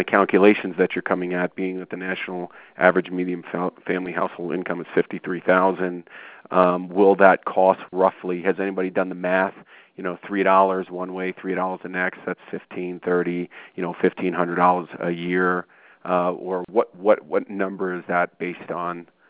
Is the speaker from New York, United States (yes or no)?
yes; New York, United States; Growing up in New York, I know how it gets exorbitant